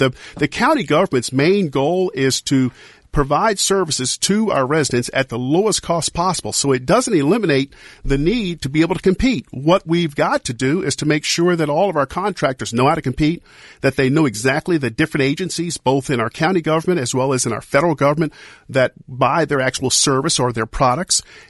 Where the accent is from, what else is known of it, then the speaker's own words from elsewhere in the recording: Lexington, Kentucky, United States; I'm from Lexington, Kentucky, and they've got some great restaurants.